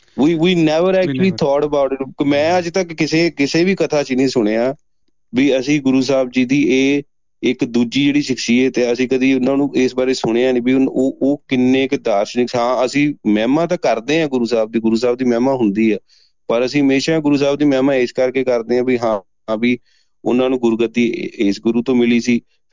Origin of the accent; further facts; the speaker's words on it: Phagwara, Punjab, India; ਆਪਣੇ ਮੇਰੇ ਸ਼ਹਿਰ ਫਗਵਾੜੇ ਚ ਦੂਜੇ ਸ਼ਹਿਰ ਤੋਂ ਕੋਈ ਆਏ